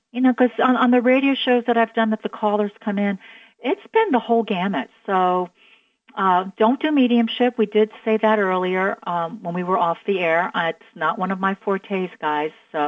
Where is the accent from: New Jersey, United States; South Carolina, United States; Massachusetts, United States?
New Jersey, United States; Bloomfield; also born or lived in Belleville; I was born in Belleville, grew up first couple of years in Bloomfield, still have relatives in Bloomfield